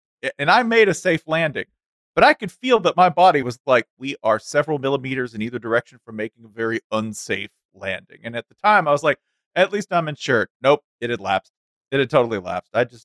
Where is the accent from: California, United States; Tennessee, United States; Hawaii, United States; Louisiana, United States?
Tennessee, United States; this is how you know I'm from Tennessee.